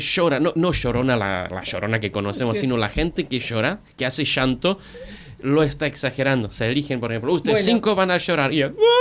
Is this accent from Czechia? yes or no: yes; Czechia; Spanish is a second language; Pero lo que sí, hasta en mi pueblo, lo que conocemos muy bien es el último día, digamos, el martes antes del miércoles.